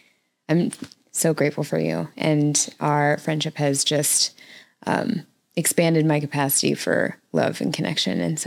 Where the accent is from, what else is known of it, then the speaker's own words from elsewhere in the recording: Las Vegas, Nevada, United States; Yeah. Born and raised in Las Vegas. So it's interesting because people say, you know, what was it like growing up in Las Vegas?